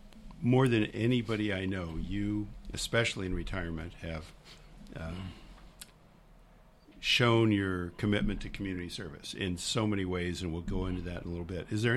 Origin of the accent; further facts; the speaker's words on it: Los Angeles, California, United States; You, like me, are a native Angeleno. There aren't many of us.